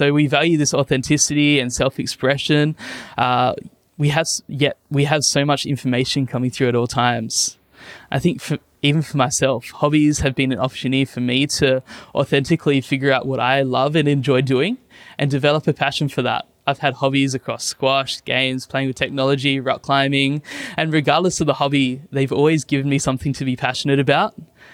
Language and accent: English; Australia; Yes, I am Australian.